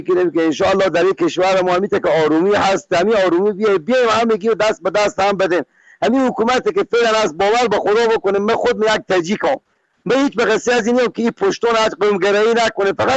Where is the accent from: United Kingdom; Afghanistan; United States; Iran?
Afghanistan; ما خود ما افغانیم